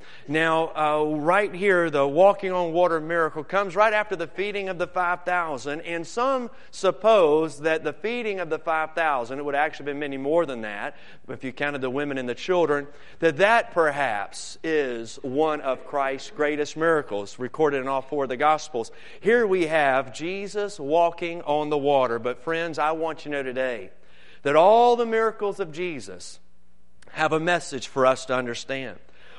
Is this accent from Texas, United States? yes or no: no; North Carolina, United States; Now, my roots are from North Carolina, all right? That's why I have this New York City accent.